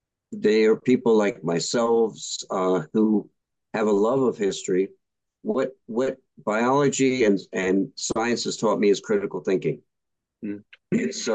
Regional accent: Philadelphia, Pennsylvania, United States; Well, I was born and raised in Philly.

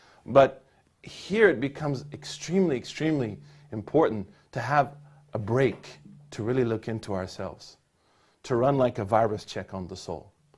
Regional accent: Oklahoma, United States; now in California, United States; When you couple that with the fact that we live in California, I'm originally from Oklahoma.

